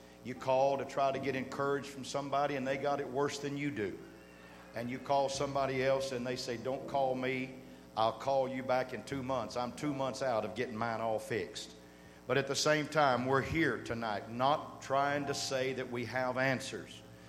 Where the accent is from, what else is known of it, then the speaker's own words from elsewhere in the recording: Austin, Texas, United States; bring regards from Austin, Texas. Checked into the hotel today. When I told the guy behind the desk I was from Austin